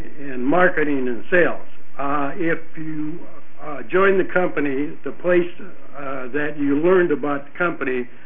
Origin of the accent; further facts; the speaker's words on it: Hollywood, California, United States; also born or lived in Hibbing, Minnesota; Well, I was originally from Hibbing, Minnesota. And that's where I was born and grew up until I was about 10 years old. And my parents moved out to California, Hollywood. So I actually went to high school in Sherman Oaks